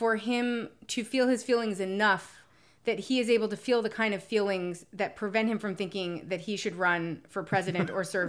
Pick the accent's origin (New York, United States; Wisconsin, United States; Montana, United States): New York, United States; New York City; And listen, I am from New York City. I've been stuck in many elevators.